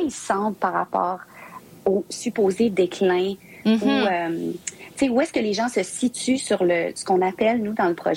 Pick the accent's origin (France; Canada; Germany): Canada; Ontario; also born or lived in Winnipeg / Québec City; Et la famille de ma mère vient de Saint-Boniface, au Manitoba, mais j'ai vraiment grandi comme jeune franco-ontarienne. Là. Puis j'ai passé une partie de ma vie adulte à Québec.